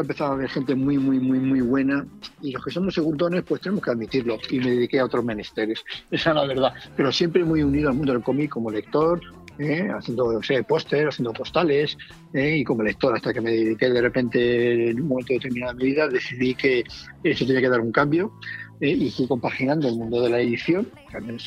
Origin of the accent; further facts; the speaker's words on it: San Martín de Rubiales, Castile and León, Spain; born there; now in Madrid, Spain; Bueno, llevo en Madrid 60 años, o sea que sí, pero sí, toda mi familia burgalesa, yo nací en Burgos, en Pueblecito, y aquí en Madrid, los madriles